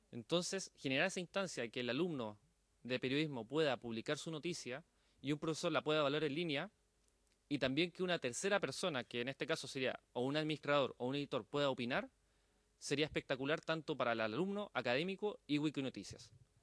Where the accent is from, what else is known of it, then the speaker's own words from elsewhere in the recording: Chile; Y yo como chileno tuve que comerme, mi orgullo es ser chileno